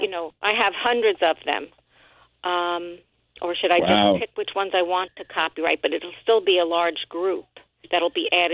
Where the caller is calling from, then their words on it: Bearsville, New York, United States; Oh, I'm calling from Bearsville, New York.